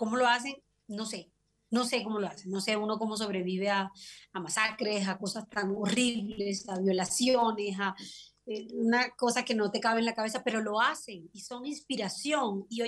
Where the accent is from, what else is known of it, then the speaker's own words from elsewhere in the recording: Colombia; ese es mi deseo como colombiana, ese es mi deseo como músico